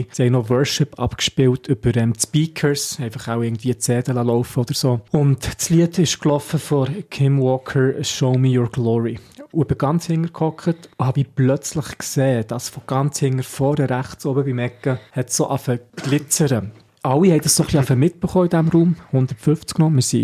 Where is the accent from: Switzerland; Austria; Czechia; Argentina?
Switzerland; Einfach gedacht, hey, schau, ich bin von der Schweiz daher gekommen.